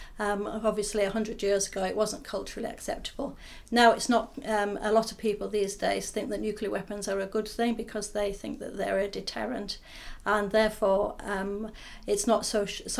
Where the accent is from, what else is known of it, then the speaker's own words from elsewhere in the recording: Barrow-in-Furness, North West England, United Kingdom; I grew up in Barrow-in-Furness, and they're building Trident submarines there